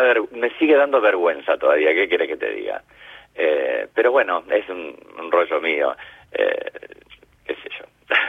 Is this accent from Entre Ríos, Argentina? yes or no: yes; Gualeguay, Entre Ríos, Argentina; born there; Yo soy nacido también en Gualeguay, Entre Ríos.